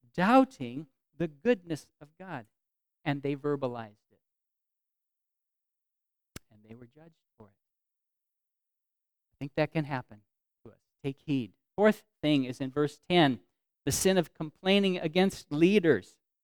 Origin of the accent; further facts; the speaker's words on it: United States; In America, we think, I have to complain about food if it's not good. I have to, because I am an American.